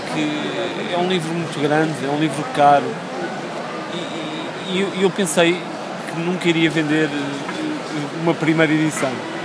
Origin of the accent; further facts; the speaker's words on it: Portugal; Portanto, eu como português e não sabendo muito sobre a Guerra Colonial